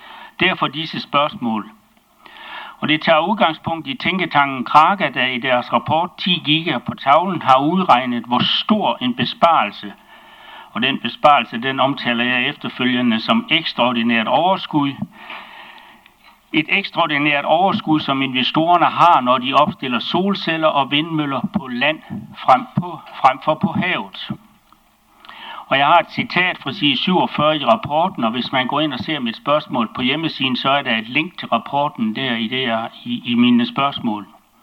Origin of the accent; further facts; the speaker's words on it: Copenhagen, Capital Region of Denmark, Denmark; og jeg kommer fra Østerbro